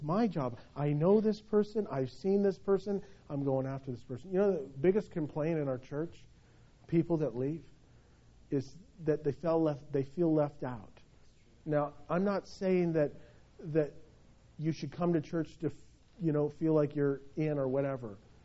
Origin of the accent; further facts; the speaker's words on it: United States; We, as an American society, we're used to sitting back, being entertained, being served